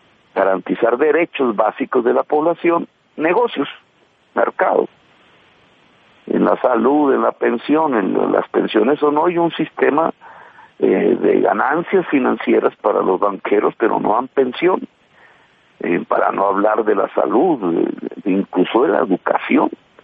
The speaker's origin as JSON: {"language": "Spanish", "town": "Valledupar", "region": "Cesar", "country": "Colombia", "said": "vengo de Valledupar"}